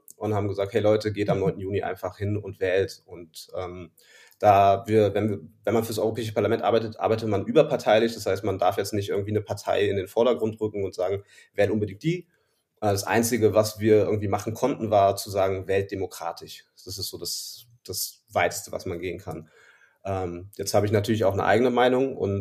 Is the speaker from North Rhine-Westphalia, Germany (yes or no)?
yes; Cologne, North Rhine-Westphalia, Germany; now in Berlin, Germany; Ich bin in Berlin. Ich bin seit ungefähr einem Jahr in Berlin. Ich bin eigentlich Kölner, überzeugter Kölner, wie so viele von uns, die aus der Gegend kommen und so ein bisschen Lokalpatriotismus leben.